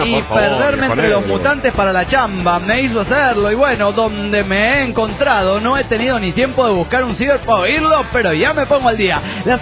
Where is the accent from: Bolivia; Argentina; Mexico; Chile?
Bolivia; Cochabamba; de Cochabamba, Bolivia.